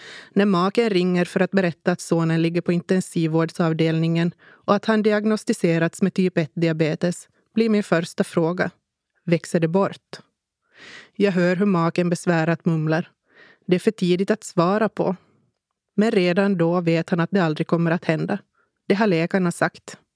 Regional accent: Pensala, Ostrobothnia, Finland; now in Oravais, Finland; Vi flyttar till Oravais som är grannby till min hemby i Pensala. Och det är i Oravais jag bor än idag.

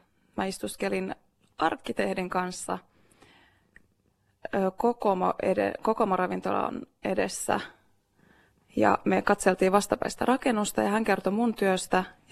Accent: Kuopio, North Savo, Finland; now in Helsinki, Finland; Ei, mä oon Kuopiosta kotoisin. Sitten mä oon vuosien varrella muuttanut kohti etelää. Ja reilu 10 vuotta sitten Helsinkiin.

